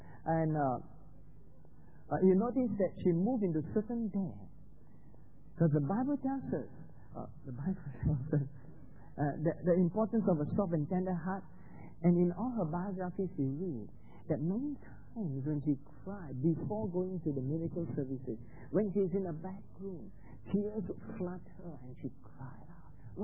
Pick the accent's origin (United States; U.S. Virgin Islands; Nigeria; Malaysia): Malaysia; a Baptist church in my hometown in Malaysia